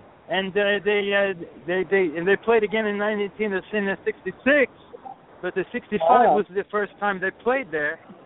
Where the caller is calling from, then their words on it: Calabria, Italy; English is a second language; I'm calling from Calabria.